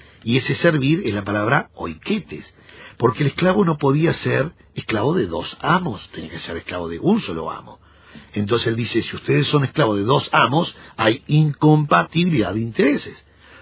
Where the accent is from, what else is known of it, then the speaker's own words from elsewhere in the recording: Uruguay; born there; Yo no soy judío, soy de línea brasilera, porque mi papá era brasilero, y yo nací en Uruguay